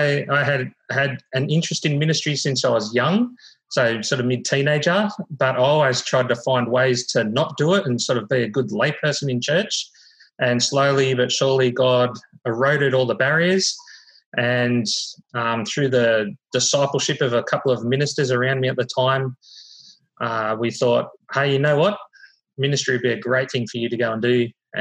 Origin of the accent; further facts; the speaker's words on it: Wollongong, New South Wales, Australia; Sure. I grew up in Wollongong. My dad worked at BHP down there. So I grew up going to school there.